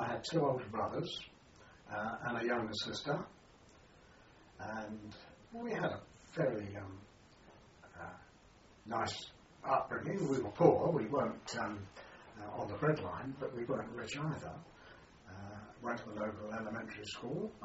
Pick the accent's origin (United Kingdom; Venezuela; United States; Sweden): United Kingdom; London; born there; I was born in Acton, at London, Westray, on the 4th of May 1925.